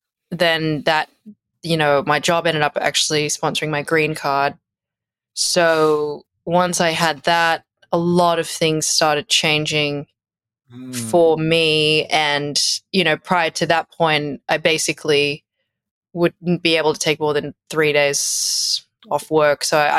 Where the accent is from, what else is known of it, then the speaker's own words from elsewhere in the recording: Australia; accent: Australian; now in United States; So you can probably tell by my accent, I'm Australian, and I've lived in the US for, gosh, since 2010, so 15 years.